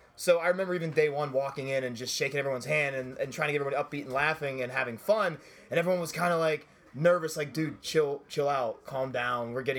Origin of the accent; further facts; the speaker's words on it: Wheeling, West Virginia, United States; born there; I was born in Wheeling Hospital in Wheeling, West Virginia